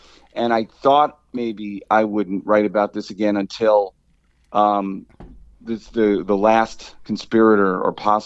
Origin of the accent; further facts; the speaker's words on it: Chicago, Illinois, United States; And I'm from Chicago. So I wrote a book about the 1985 Chicago Bears and about the Chicago Cubs finally winning the World Series in 2016.